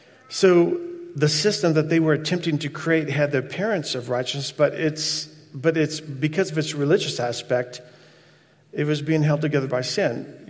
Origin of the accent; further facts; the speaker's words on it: Texas, United States; that's a hard word for me to say, I'm from Texas.